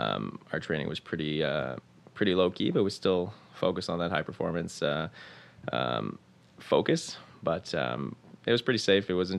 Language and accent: English; Borden, Ontario, Canada; Yeah, so I actually grew up in Ontario in a small military town, just outside of Barrie, a little town called Borden.